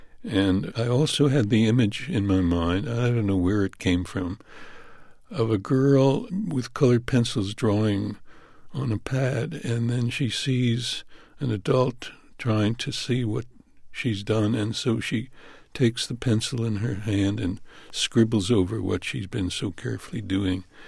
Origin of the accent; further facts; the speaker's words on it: United States; I'm an American novelist writing about my country.